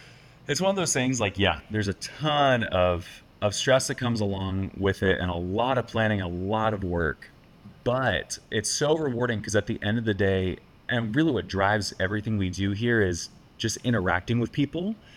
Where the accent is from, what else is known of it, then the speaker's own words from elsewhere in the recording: Boston, Massachusetts, United States; I'm originally from Boston, Mass.